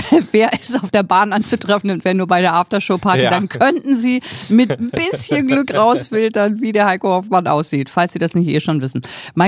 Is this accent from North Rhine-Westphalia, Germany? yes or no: yes; Münster, North Rhine-Westphalia, Germany; Ich bin aus Münster. Da ist Titus zu Hause